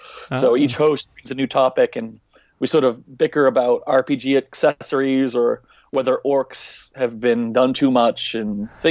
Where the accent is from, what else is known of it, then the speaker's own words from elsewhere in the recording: Boston, Massachusetts, United States; I am. Yep. Yeah. I am a Bostonian, sir.